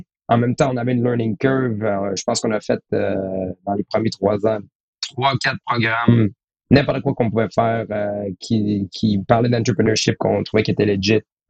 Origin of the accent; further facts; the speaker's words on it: Quebec City, Quebec, Canada; also born or lived in Toronto; les deux, on vient de Québec, à la ville de Québec. Moi, j'ai été à Toronto pour faire un master en microelectromechanical sensors.